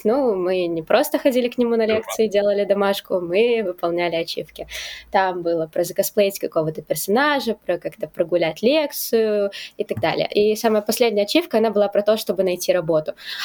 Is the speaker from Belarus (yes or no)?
yes; Belarus; Я из Беларуси